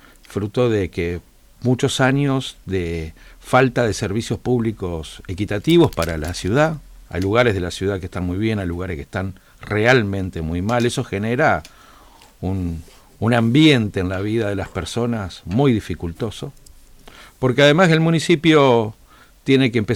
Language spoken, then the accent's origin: Spanish; Santa Fe, Argentina; soy de Santa Fe, vivo acá, mis afectos, mis tareas, las cosas de mi vida están acá